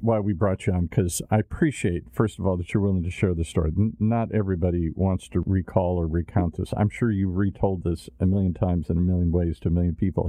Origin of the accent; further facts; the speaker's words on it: Michigan, United States; not unlike the suburban neighborhoods I grew up in outside of Detroit here.